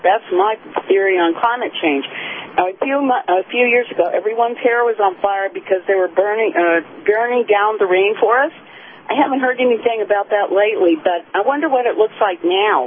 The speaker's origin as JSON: {"language": "English", "region": "Florida", "country": "United States", "said": "That's exactly right. I'm from Florida, and I got to tell you, talk about heating up the earth."}